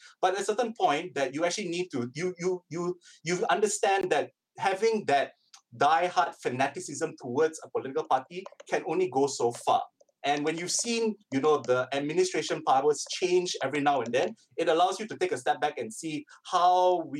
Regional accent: Selangor, Malaysia; I'm ethnically Chinese, I'm from the Klang Valley area, I grew up here

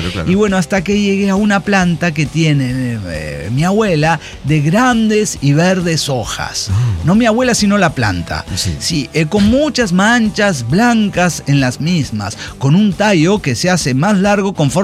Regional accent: Mexico; Como todo mexicano, sabemos que lo primero, no sé, leche o algo

